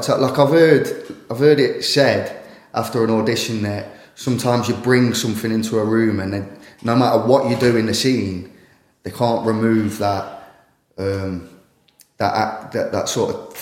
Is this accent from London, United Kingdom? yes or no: no; Derby, East Midlands, United Kingdom; A, stop sounding like I'm from Alveston, Derby, and B, just try and get into it so you're not feeling like you're doing an impression.